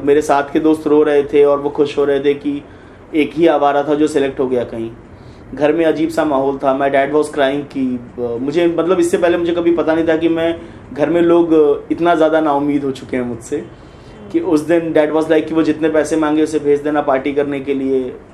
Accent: Mumbai, Maharashtra, India; born or raised there; also born or lived in Varanasi / Jaunpur

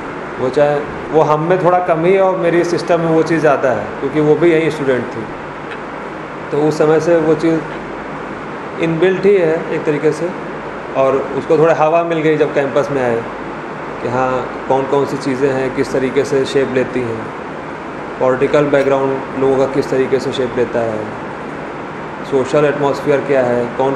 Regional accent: Lakhimpur Kheri, Uttar Pradesh, India; और जो मेरा नेटिव प्लेस है वो यूपी का नेपाल बॉर्डर लगता है, लखीमपुर खीरी डिस्ट्रिक्ट है. वहाँ पे मेरी फैमिली 1988 से रह रही है.

